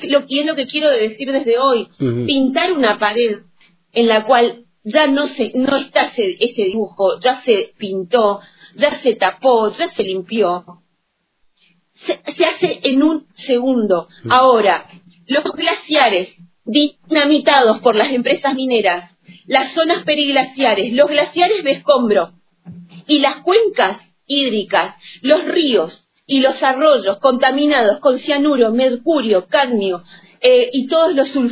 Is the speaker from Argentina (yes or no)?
yes; Posadas, Misiones, Argentina; soy de Posada, soy misionera.